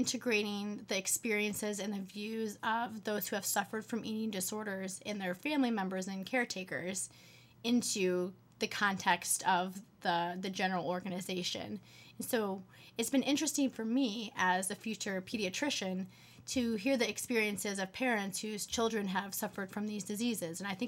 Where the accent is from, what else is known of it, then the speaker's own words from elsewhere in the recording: United States; I thought of it as kind of an American issue because I grew up in America, and so that's kind of all I knew.